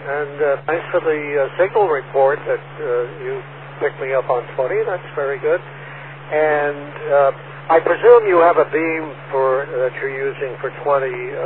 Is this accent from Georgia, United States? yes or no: no; Superior, Wisconsin, United States; I'm from Superior, Wisconsin.